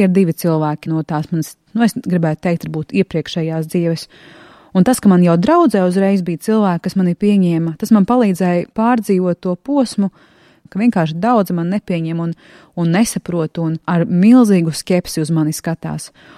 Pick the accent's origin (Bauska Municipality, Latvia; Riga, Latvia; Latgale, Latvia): Latgale, Latvia; Ludza; uz to manu dzimto pilsētu, kas ir Ludza